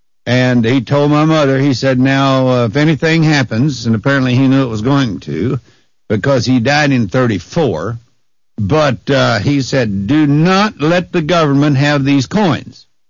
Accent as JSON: {"language": "English", "town": "California", "region": "Missouri", "country": "United States", "tie": "born or raised there", "said": "When I grew up in California, Missouri, I'm just thinking how many outdoor privies are right in our neighborhood."}